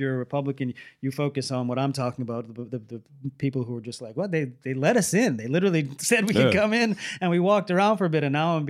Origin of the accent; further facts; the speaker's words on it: United States; And it became, for me as an American, like the ultimate source of embarrassment that this guy was leading our country.